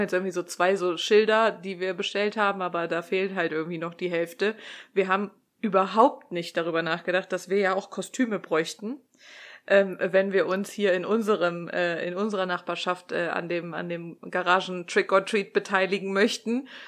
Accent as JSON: {"language": "German", "town": "Cologne", "region": "North Rhine-Westphalia", "country": "Germany", "said": "ich komme aus Köln, also Karneval ist ja hier, ne, Alaaf"}